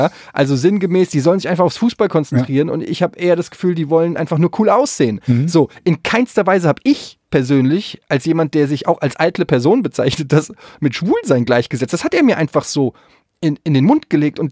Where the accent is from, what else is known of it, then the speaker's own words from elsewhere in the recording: Yemen; Ich komme aus Jemen.